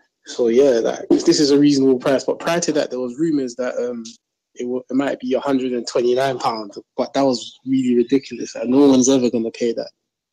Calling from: London, United Kingdom; Oh, yeah. … calling from London.

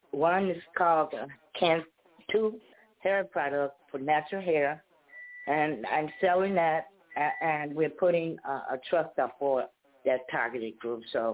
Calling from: Chicago, Illinois, United States

